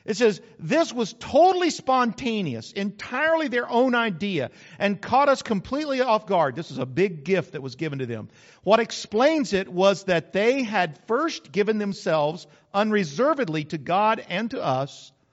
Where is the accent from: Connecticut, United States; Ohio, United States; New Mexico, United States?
New Mexico, United States; See, I was born and raised in New Mexico.